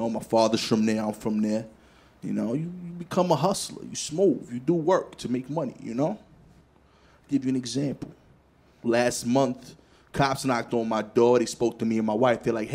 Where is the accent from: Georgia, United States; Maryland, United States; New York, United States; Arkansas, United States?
New York, United States; Brooklyn; I'm from East New York, Brooklyn.